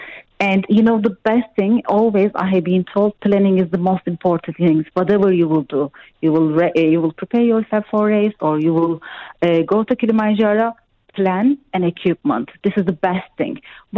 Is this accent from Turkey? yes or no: yes; Turkey; Actually, I have been grown in Turkey and I study in Turkey and I'm coming from mid-income level of people.